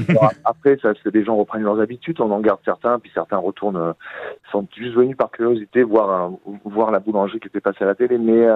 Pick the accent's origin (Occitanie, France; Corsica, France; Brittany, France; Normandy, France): Corsica, France; born there; je suis né en Corse